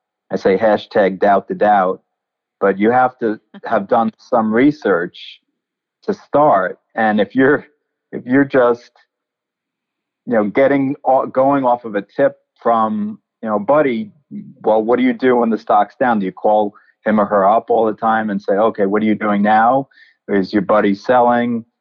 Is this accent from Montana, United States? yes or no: no; Massapequa, New York, United States; But I grew up on Long Island in Massapequa and Long Island in the state of New York.